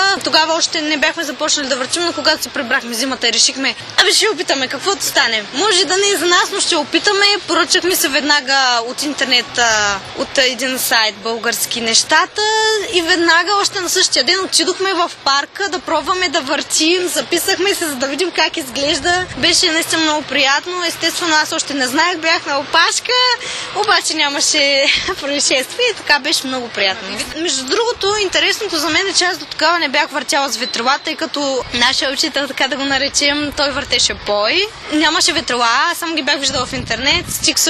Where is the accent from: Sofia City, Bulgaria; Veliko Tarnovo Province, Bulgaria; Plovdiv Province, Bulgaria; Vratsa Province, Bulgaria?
Veliko Tarnovo Province, Bulgaria; Veliko Tarnovo; Аз също съм от Велико Търново.